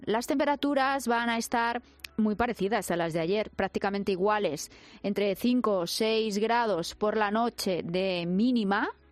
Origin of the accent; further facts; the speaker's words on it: Madrid, Community of Madrid, Spain; se supone que soy madrileña